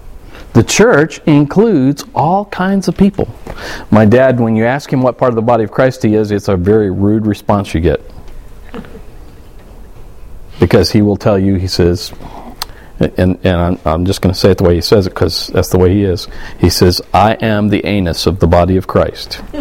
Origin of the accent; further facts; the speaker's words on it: Southern United States, United States; You know, I grew up in the South.